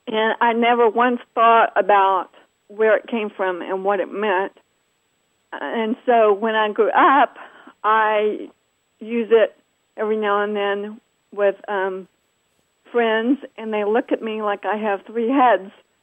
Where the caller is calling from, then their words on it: Dallas, Texas, United States; Hi. This is … I'm calling from Dallas, Texas.